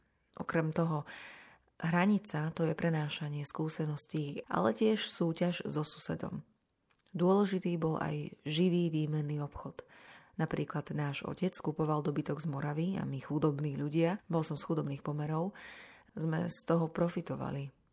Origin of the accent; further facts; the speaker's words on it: Skalica, Trnava Region, Slovakia; born there; Narodil som sa v Skalici. 10 rokov po prvej svetovej vojne v prvej Československej republike. Skalica to bolo vždy zaujímavé mesto. Pohraničie.